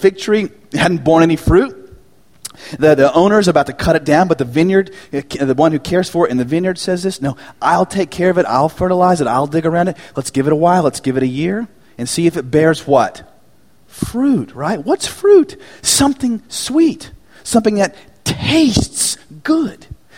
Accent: United States; born there; I was born here in the United States in 21st century Western culture

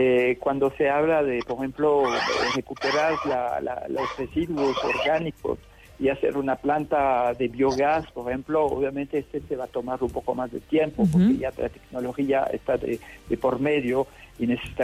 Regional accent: France; Spanish is a second language; nosotros en Francia, usted sabe, soy francés, hace tiempo que trabajamos este tipo de economía circular.

